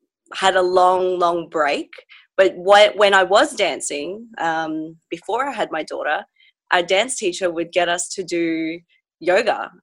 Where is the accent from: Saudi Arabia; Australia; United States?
Australia; Darwin, Northern Territory; also born or lived in Philippines; No, I was 4 years old when we moved from the Philippines to Australia, and we didn't move to Brisbane initially. We were in Darwin.